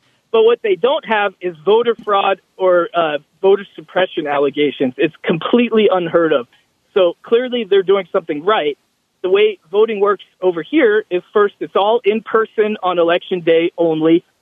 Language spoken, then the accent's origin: English; California, United States; I'm from California, but my wife is from Belgium, so I've spent a lot of time in Belgium